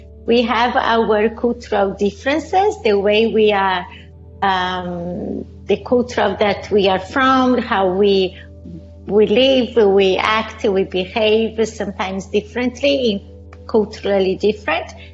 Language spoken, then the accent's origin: English; Brazil; moved away as an adult; also born or lived in Italy; now in United States; Originally, I'm from Brazil. So I'm moved. So my history goes from between Brazil, Italy, and US.